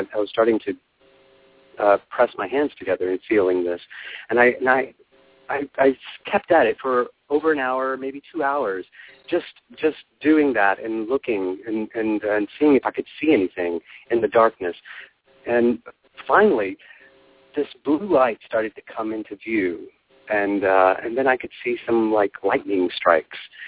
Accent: Texas, United States; So I grew up in Texas, outside of Houston, and I got involved in the dance, thankfully, and made it to New York.

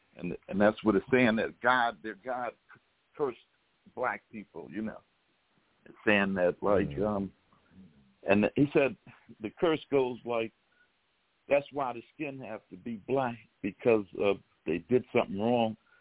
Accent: Maryland, United States; born there; I was born in Maryland, Dorchester County, Maryland.

